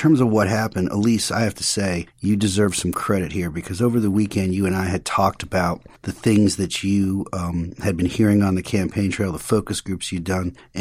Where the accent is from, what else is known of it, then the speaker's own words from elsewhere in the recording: New York City, New York, United States; I'm a New Yorker.